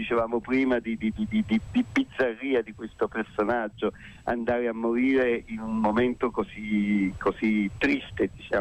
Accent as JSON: {"language": "Italian", "town": "Naples", "region": "Campania", "country": "Italy", "said": "anche l'onestà di dire da napoletani che forse Napoli ha tradito"}